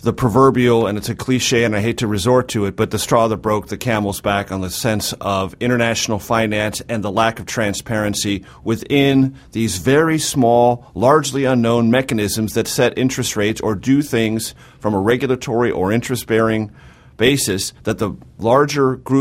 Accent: California, United States; I grew up in California.

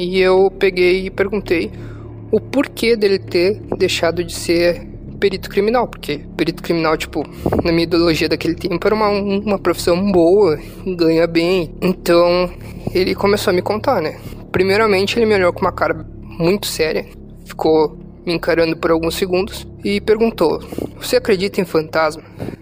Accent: Rio Grande do Sul, Brazil; eu sou do Rio Grande do Sul.

